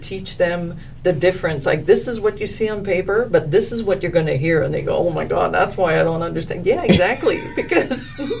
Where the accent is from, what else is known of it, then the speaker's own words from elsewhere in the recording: Quebec, Canada; And I did put a few French expressions from Quebec that we use just for fun.